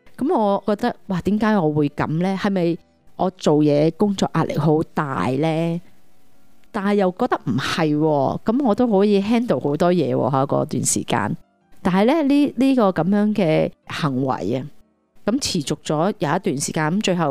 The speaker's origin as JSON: {"language": "Cantonese", "country": "Hong Kong", "tie": "born or raised there", "said": "我都是一个土生土长的香港人啦。由细到大都是在香港成长的啦。"}